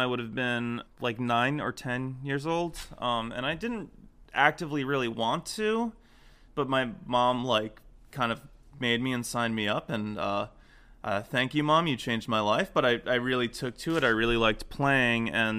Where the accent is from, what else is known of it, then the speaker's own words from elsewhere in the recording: New York, United States; I grew up in Westchester, New York.